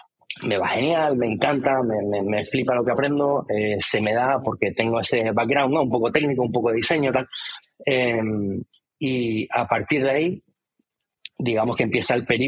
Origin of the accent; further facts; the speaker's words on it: Canary Islands, Spain; vives en Tenerife, pero ¿eres de Tenerife? Sí, 100%.